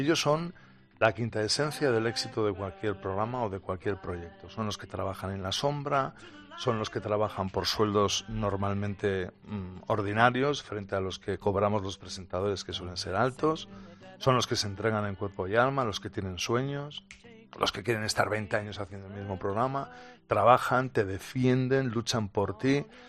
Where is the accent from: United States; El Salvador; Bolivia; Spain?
Spain; Bilbao, Basque Country; a buen sitio ni para, soy de Bilbao.